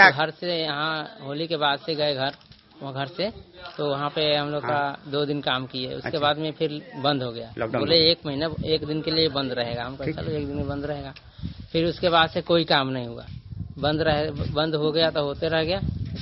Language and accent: Hindi; Saraiya Gopal, India; now in Noida, India; यहाँ हमारा सरैया गोपाल घर हुआ।